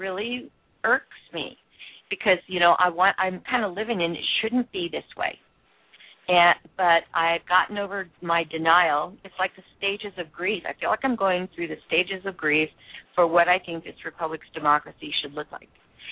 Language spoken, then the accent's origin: English; Oregon, United States; Well, you know, I grew up in Oregon, and we prided ourselves in voting the person, not the party.